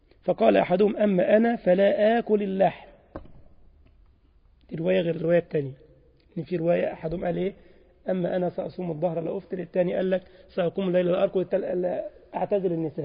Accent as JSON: {"language": "Arabic", "country": "Egypt", "said": "وزي ما يقولوا عندنا في مصر، اللي ايده في المية مش زي اللي ايده في النار"}